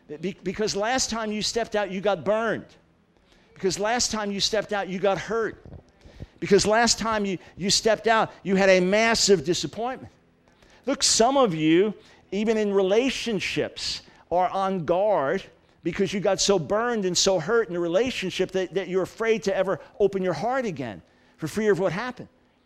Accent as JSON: {"language": "English", "region": "New York", "country": "United States", "said": "I'm from New York, you know"}